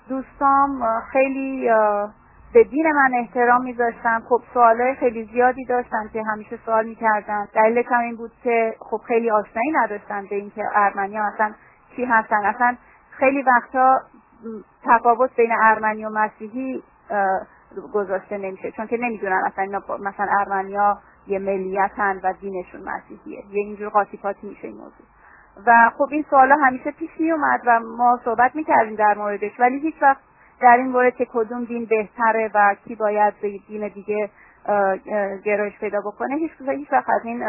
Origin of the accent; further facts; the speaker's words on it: Tehran, Tehran Province, Iran; now in Providence, United States; در تهران متولد شدم و تحصیلاتم رو تا مقطع فوق لیسانس در تهران انجام دادم و الانم دارم تحصیلات دوره دکترام رو در دانشگاه براون در پراویدنس ادامه میدم.